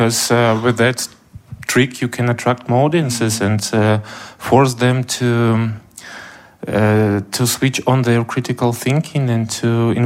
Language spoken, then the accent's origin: English; Kherson, Kherson Oblast, Ukraine; English is a second language; it takes place in my hometown of Kherson, which is on the south of Ukraine.